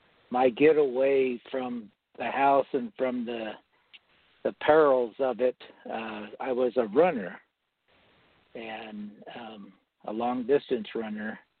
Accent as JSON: {"language": "English", "region": "Colorado", "country": "United States", "said": "from Colorado, and I'm 53 years old, and my heritage, I'm Apache from the Taos Pueblo."}